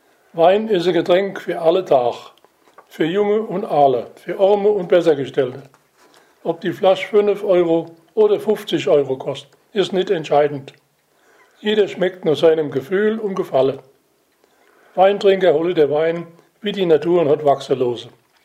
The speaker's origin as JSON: {"language": "German", "town": "Spay", "region": "Rhineland-Palatinate", "country": "Germany", "said": "Ich komme aus Spey, das leid zwischen Rees und Puppert, am schönen Mittelrhein."}